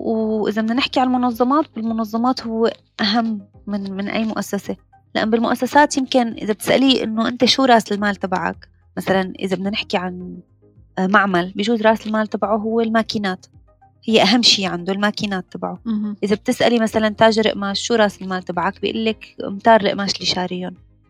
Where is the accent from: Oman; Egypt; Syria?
Syria; moved away as an adult; also born or lived in Turkey; هلأ أنا طلعت من سوريا، مثل ما قلت لك ما لحقت خلص الماجستير، طلعنا على تركيا.